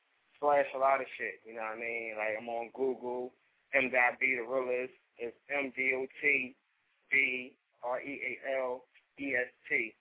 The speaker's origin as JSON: {"language": "English", "town": "Philadelphia", "region": "Pennsylvania", "country": "United States", "said": "Yeah, well, basically, I'm from Philly, you know, the Germantown section, be more exact."}